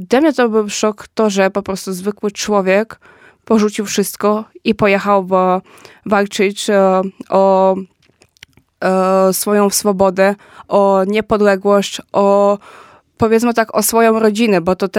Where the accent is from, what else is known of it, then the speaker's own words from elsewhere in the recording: Ukraine; now in Poland; Generalnie ja sama pochodzę z małego miasteczka i czułam się tak dość bezpiecznie na tych świętach.